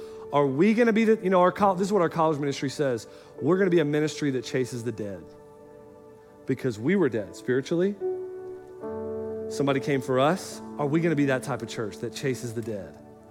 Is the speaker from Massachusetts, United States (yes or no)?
no; Florida, United States; Well, man, I'm from Florida, and it's just a thing, okay?